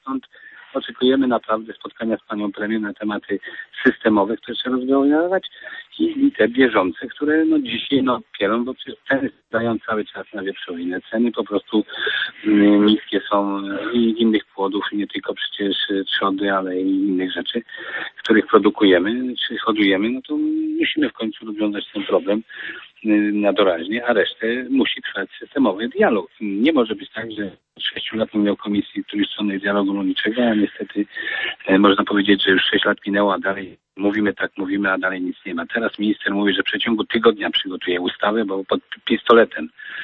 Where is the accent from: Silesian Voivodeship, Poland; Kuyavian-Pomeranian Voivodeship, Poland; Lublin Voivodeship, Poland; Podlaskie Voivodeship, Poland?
Lublin Voivodeship, Poland; No tak, jest to moje województwo, ja spod Zamościa pochodzę